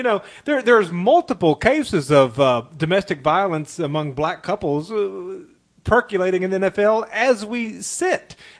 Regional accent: the South, United States; born there; When I was growing up, I was born in 1980 in the South, and spare the rod and spoil the child was still very much the way of the world

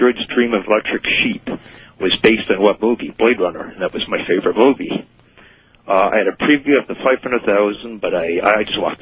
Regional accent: Canada; And I'm Canadian.

